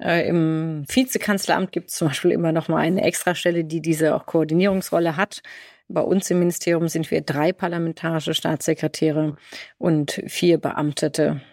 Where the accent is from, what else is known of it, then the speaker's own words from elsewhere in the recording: Freiburg, Baden-Württemberg, Germany; habe bei uns in meiner Region, wo ich aufgewachsen bin, in Freiburg, sehr viel gemacht.